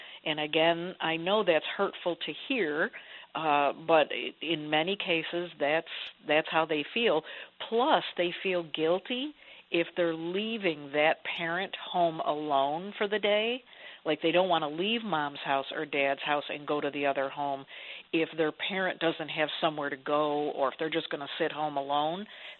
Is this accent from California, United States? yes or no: no; Buffalo, New York, United States; You know, I often tease that I grew up in Western New York